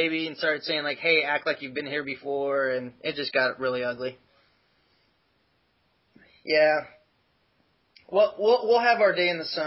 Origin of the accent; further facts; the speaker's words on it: San Diego, California, United States; I was born and raised in San Diego, and I'm a lifelong San Diego Padres and Chargers fan, so I say fuck L.A.